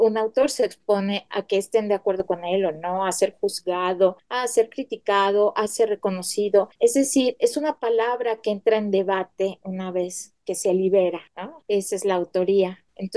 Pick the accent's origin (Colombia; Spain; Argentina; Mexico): Mexico; Tuxpan, Veracruz; los abuelos son veracruzanos. Yo crecí en Veracruz, soy en Tuxpan. Uno es de donde aprende a dar sus primeros pasos porque jamás se te va a olvidar.